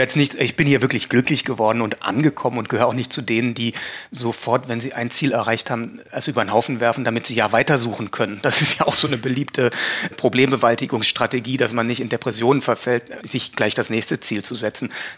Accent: Baden-Württemberg, Germany; wenn man sieht, wo ich aufgewachsen bin, im allerschönsten Südbaden, der ja nun wirklich auch ein Naturparadies ist

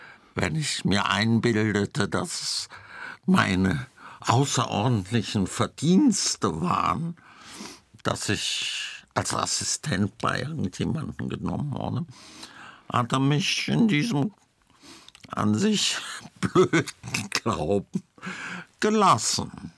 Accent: Paris, Île-de-France, France; Meine Kindheit in Paris war wunderschön.

